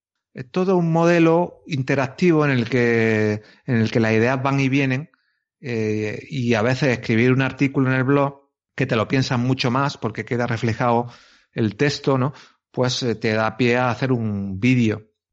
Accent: Córdoba, Andalusia, Spain; gente como yo, que soy un tío de Córdoba que no es conocido

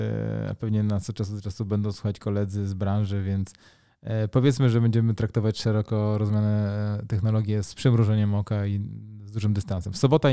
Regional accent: Subcarpathian Voivodeship, Poland; Na Podkarpacie, skąd pochodzę

